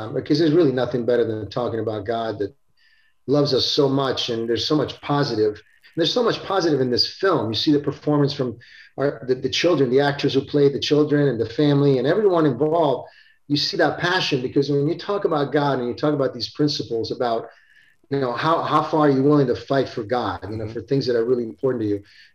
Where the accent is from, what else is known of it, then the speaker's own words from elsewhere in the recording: Italy; now in Florida, United States; Look at me. I came from Italy. We came from Italy with nothing. You know, I live in Florida.